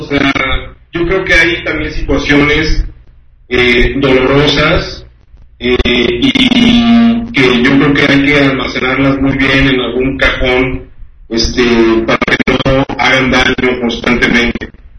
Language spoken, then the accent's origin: Spanish; Guadalajara, Jalisco, Mexico; born there; also born or lived in Monterrey; yo nací en Guadalajara porque así lo quise decir, pero 13 años de mi vida yo lo viví en Monterrey.